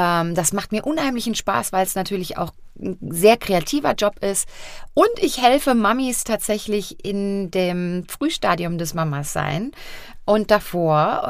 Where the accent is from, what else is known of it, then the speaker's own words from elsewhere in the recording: Germany; das ist meine Heimat, hier ist meine Familie, hier sind meine Freunde, hier bin ich groß geworden